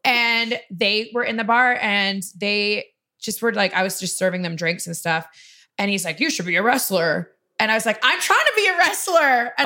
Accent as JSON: {"language": "English", "country": "Canada", "said": "she was American, I'm Canadian."}